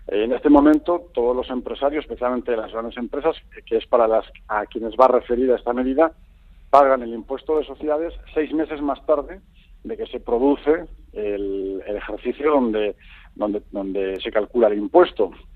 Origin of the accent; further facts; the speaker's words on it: Basque Country, Spain; por ejemplo, en mi tierra, en Álava